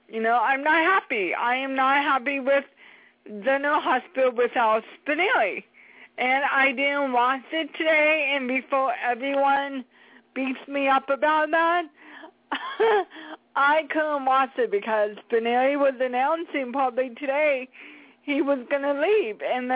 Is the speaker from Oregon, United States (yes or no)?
yes; Portland, Oregon, United States; I mean, Portland, Oregon, I'm 4 hours away from it. And I grew up in Portland, Oregon.